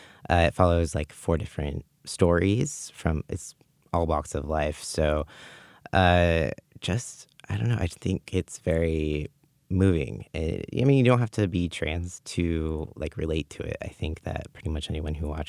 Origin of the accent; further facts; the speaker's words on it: Auburn, California, United States; growing up in Auburn, it was a much more, like, small, conservative town. I grew up going to a Christian school and all that stuff.